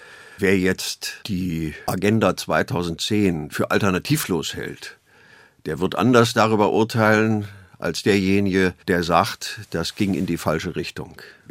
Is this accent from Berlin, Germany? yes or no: yes; Berlin, Germany; Ich bin im Oktober 1948 in Berlin geboren und aufgewachsen und habe die Stadt als Kind noch als eine Stadt erlebt.